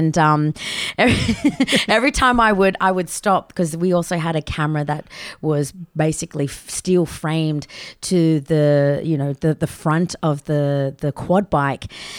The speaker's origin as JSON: {"language": "English", "town": "Darwin", "region": "Northern Territory", "country": "Australia", "tie": "born or raised there", "said": "growing up on Larrakia country and in Darwin and, you know, being a Darwinian and just doing all things NT"}